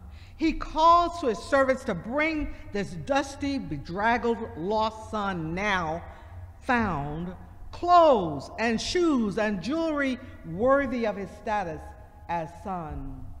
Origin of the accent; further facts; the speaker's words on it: Mississippi, United States; I'm from Mississippi. Some of y'all are from Virginia or other places.